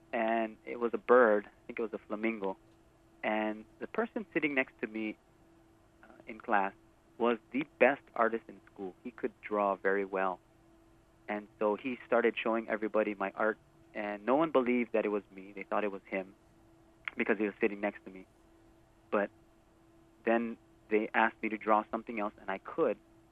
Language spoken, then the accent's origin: English; Waimanalo, Hawaii, United States; growing up in Waimanala, you get interested in everything.